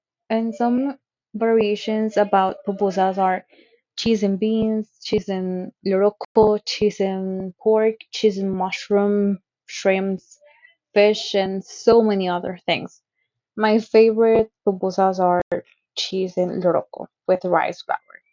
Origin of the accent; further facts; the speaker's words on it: El Salvador; I am from El Salvador, and the capital of El Salvador is in Salvador.